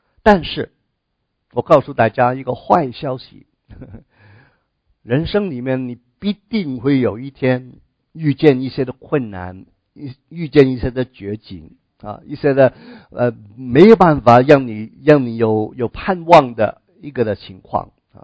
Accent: China; 我们中国人哈、啊，现在的中国人特别能够理解这个的观念

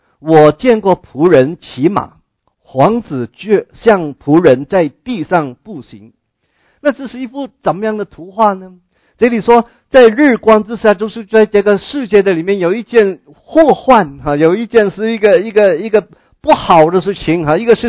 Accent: China; 我们中国人哈，有些的话呢，就是很有意思的哈

